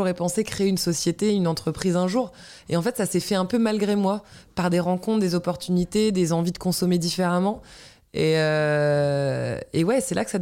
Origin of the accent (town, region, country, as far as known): Brittany, France